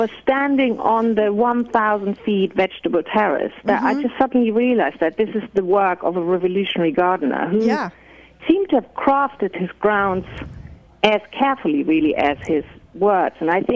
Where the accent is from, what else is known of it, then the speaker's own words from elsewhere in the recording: Germany; now in France; Well, as a German who lives in Brittany, how dare I write about the American founding fathers?